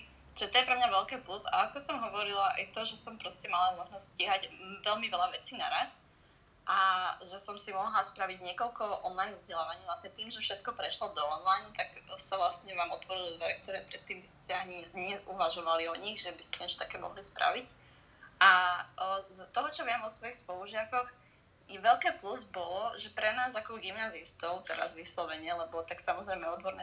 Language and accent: Slovak; Kukučínov, Nitra Region, Slovakia; ja som pôvodom z Kukučinova, kde som žila, to je pri Leviciach, a potom som išla na strednú do Bystrice